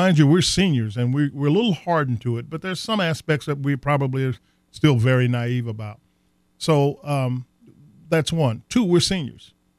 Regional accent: Illinois, United States; I'm from Illinois, and he's from Ohio

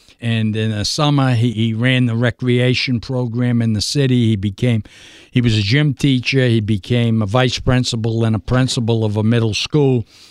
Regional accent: Massachusetts, United States; So I grew up right on the Somerville-Boston line, and it was great.

